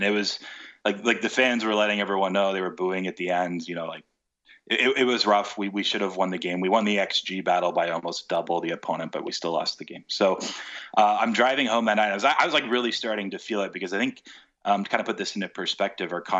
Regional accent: United States; especially because I am American

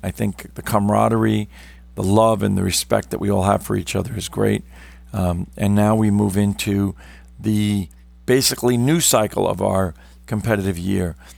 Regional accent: New York City, New York, United States; I come from New York City metro area.

